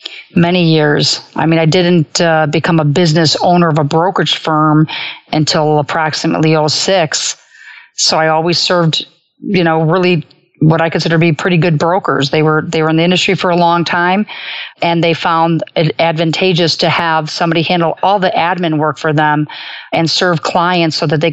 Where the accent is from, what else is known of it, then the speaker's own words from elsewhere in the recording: Chicago, Illinois, United States; So I was fortunate growing up in the Gold Coast of Chicago, babysitting for very well-off families